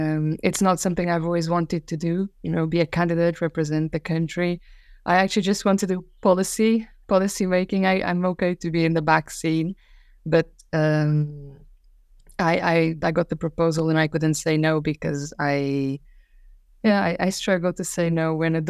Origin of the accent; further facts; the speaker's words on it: Albufeira, Algarve, Portugal; English is a second language; also born or lived in Lisbon / Netherlands; I'm from Portugal. I was born in Albufeira and I studied in Lisbon.